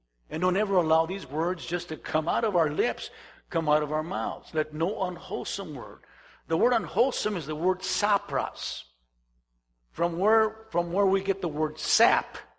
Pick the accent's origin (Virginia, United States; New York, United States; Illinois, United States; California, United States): California, United States; Calexico; I mean, I'm come from Calexico in the month of June. It's 120 degrees outside.